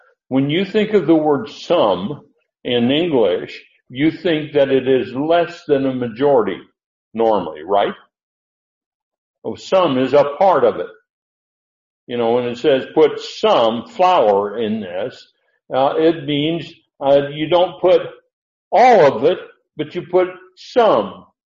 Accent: California, United States; I'm from California, so I understand this very well.

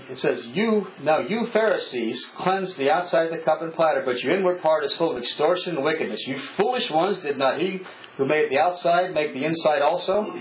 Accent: East, United States; accent: Easternese brogue; I was accused of having an Easternese brogue because I grew up in the East.

